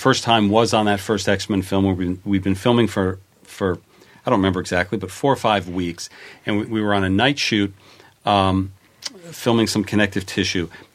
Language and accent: English; New Jersey, United States; moved away as an adult; now in Los Angeles, United States; Growing up in New Jersey, I had come to L.A. maybe once or twice. Gone to Disneyland, gone to Universal Studios.